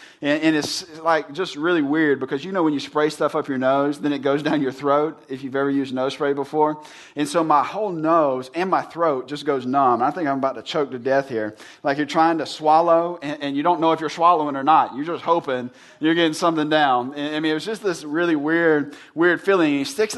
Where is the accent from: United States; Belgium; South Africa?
United States; Mississippi; You can imagine growing up in Mississippi, it like changes 20 degrees every day, right?